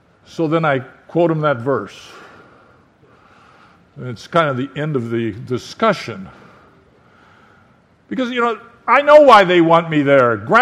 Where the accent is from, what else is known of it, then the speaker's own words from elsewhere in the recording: Michigan, United States; I was even happy that Iowa won, even though I'm from Michigan, you know.